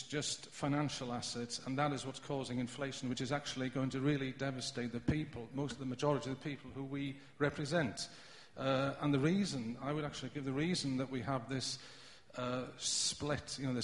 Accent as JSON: {"language": "English", "region": "Wales", "country": "United Kingdom", "said": "I'm from Wales, actually."}